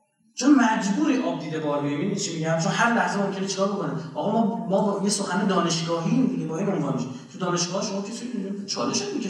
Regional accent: Iran; ما ایرانی هستیم دیگه تا پا رو گلو نذارم.

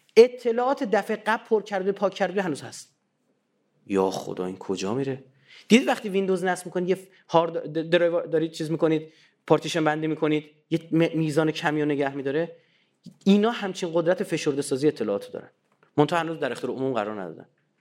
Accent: Iran; به من گفتن بچه کجایی؟ نمیگفتم، بودم بچه ایرانم.

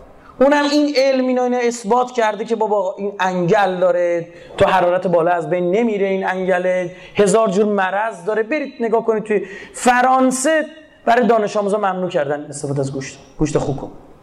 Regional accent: Iran; یکم فکر کنیم ما ایرانیم

